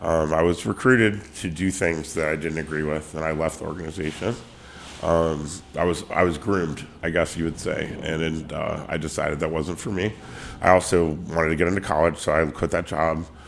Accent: Rockville, Maryland, United States; I grew up in Rockville, Maryland. Wooten High School, class of 89.

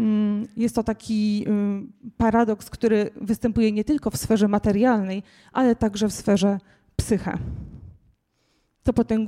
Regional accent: Pomeranian Voivodeship, Poland; Słychać, że jestem z Pomorza

